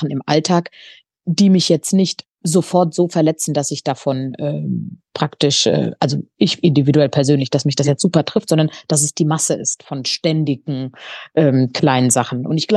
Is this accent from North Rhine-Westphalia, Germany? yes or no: no; Weiler bei Bingen, Rhineland-Palatinate, Germany; also born or lived in Wiesbaden; Ja, also ich bin geboren in Wiesbaden und dann schnell auf die andere Rheinseite aufgewachsen in Weiler bei Bingen. Das ist ein kleines Weindorf hier am Fuße des Hunsrücks neben Rheinhessen. Und da habe ich die ersten über 20 Jahre meines Lebens verbracht.